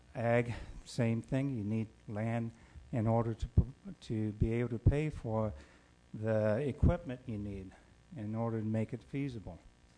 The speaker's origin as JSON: {"language": "English", "region": "California", "country": "United States", "tie": "born or raised there", "also_born_or_lived": "Oregon", "said": "I grew up in California. I lived in Oregon and worked for the Washington County there for quite a few years, and now I'm up here"}